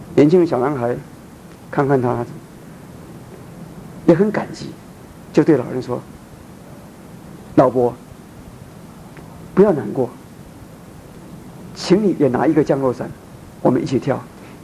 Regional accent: Fujian, China; 我们闽南人呢、啊、有一句话说假定弄方啊

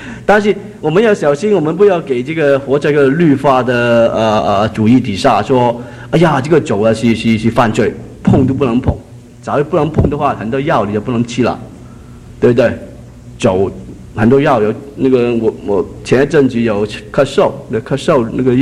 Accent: Hong Kong; moved away; 我们从香港来的就觉得你家里煮的怎么样就不够我们餐馆煮的好

